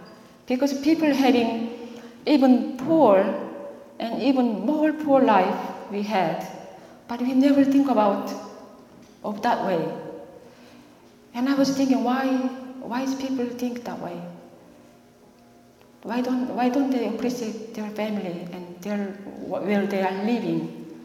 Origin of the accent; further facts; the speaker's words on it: South Korea; now in Canada; I am a Canadian and I'm living in Canada, but I still love my country. I still miss my country.